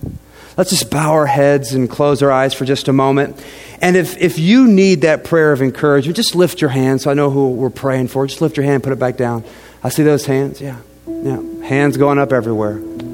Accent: St. Joseph, Missouri, United States; I grew up in St. Joe. I grew up probably 5 miles from this building.

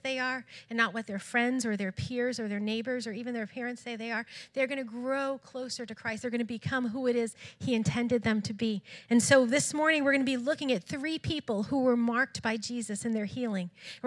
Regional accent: Lowell, Massachusetts, United States; I'm originally from Lowell, so I love Lowell. I'm excited to be back in this community.

